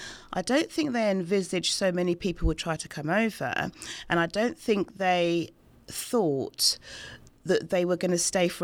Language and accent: English; London, United Kingdom; born there; my parents are from the island of Barbados in the Caribbean, and I was born in London in the United Kingdom.